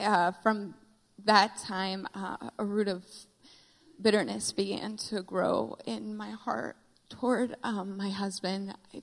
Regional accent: Michigan, United States; I grew up in Michigan, so I like the cold.

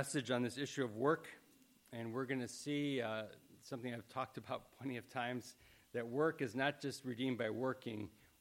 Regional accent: Chicago, Illinois, United States; We grew up out in Chicago, but there's indoor tennis places, and we would play tennis.

